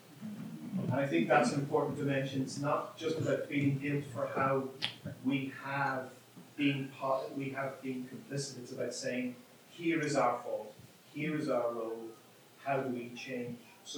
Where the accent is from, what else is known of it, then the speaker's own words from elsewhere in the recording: Northern Ireland, United Kingdom; I'm from Northern Ireland